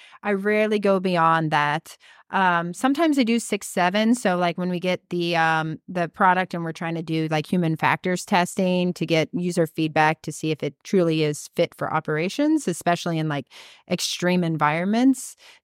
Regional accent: Youngstown, Ohio, United States; No. So I grew up in Youngstown, Ohio

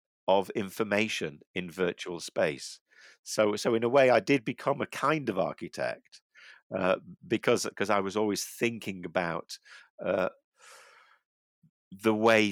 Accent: Liverpool, North West England, United Kingdom; My parents were from Liverpool, in fact, and up to the age of 11, until I went to grammar school, all of my experience of a large city was based around Liverpool, and I grew up in the 60s

